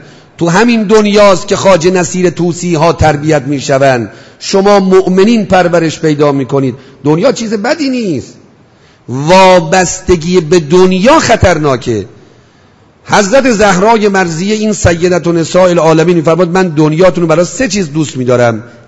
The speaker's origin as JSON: {"language": "Persian", "town": "Shiraz", "region": "Fars", "country": "Iran", "said": "گفت شما کجایی هستی؟ گفتم من اهل شیراز."}